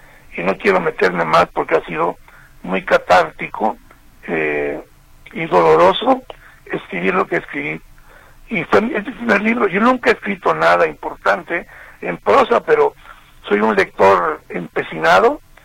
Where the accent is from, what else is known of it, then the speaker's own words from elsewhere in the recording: Córdoba, Veracruz, Mexico; born there; yo nací en Córdoba, Veracruz.